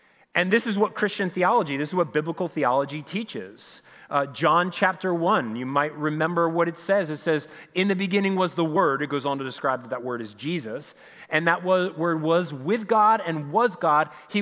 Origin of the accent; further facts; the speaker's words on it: Pennsylvania, United States; When people ask me, you know, where are you from, and I'll say, well, have you ever heard of Reading, Pennsylvania?